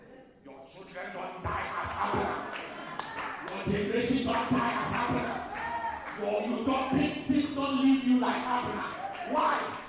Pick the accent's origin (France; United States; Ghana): Ghana; I don't know about Nigeria. I'm from Ghana.